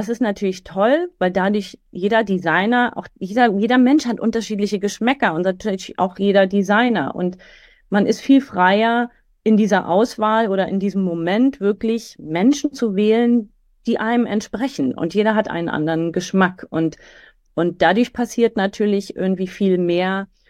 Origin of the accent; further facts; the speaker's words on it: Berlin, Germany; in dieser Szene, wo ich groß geworden bin, in dem Berlin, in dem West-Berlin der 70er, 80er Jahre